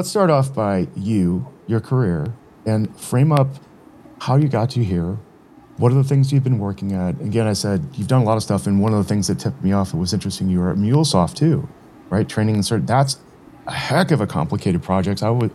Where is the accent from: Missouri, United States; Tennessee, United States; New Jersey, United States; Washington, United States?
Missouri, United States; St. Louis; because I'm a St. Louis boy. I grew up in St. Louis, Missouri, the home of Anheuser-Busch in the U.S.